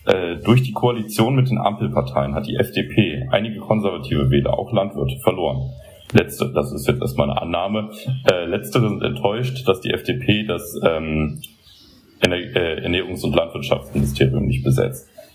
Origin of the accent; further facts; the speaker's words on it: Berlin, Germany; ich als gebürtiger Berliner hier aufgewachsen, mein Leben lang in der Stadt gewesen